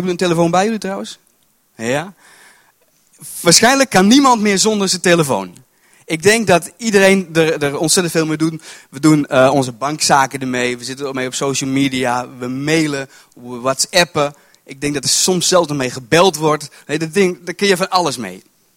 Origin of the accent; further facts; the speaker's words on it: North Holland, Netherlands; En ik kom uit Volendam. Het plaatsje vlak bij Volendam.